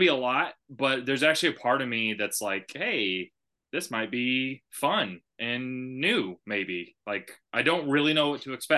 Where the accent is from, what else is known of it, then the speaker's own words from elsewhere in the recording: Stillwell, Oklahoma, United States; So I grew up in Stillwell, Oklahoma, and hunting is a big thing there.